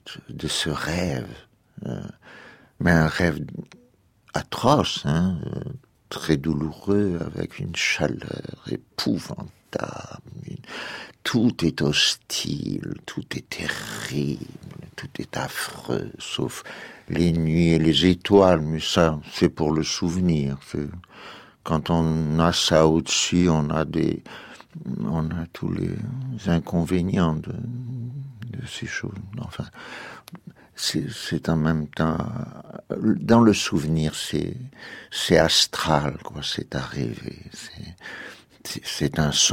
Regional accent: Béchar, Béchar Province, Algeria; now in Paris, France; et moi je venais de Colombéchard

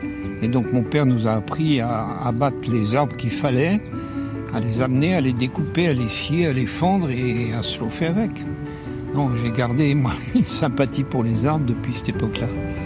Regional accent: Île-de-France, France; Je suis né en Seine-et-Marne, voilà.

